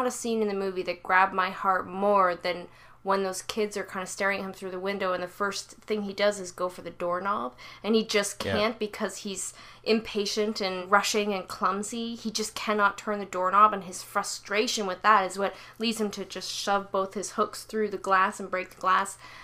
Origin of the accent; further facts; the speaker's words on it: Canada; as a Canadian, I am legally obligated to point out